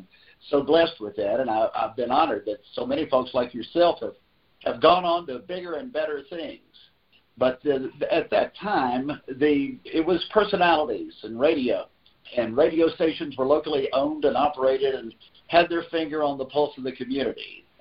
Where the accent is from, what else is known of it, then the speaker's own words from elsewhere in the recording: Salem, Virginia, United States; now in Smith Mountain Lake, United States; I'm originally from Salem, Virginia, but now I live in my address is Smith Mountain Lake, Virginia.